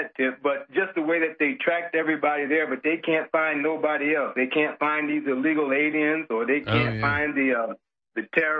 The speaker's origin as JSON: {"language": "English", "country": "United States", "said": "So, you know, I'm an American, and I love the upbringing. I'm 71 years old, by the fact."}